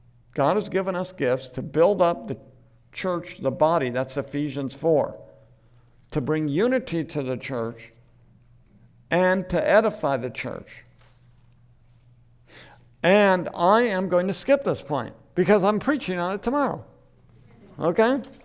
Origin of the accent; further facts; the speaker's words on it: United States; born there; And I was born in the United States, right? And in a particular place, in a particular time.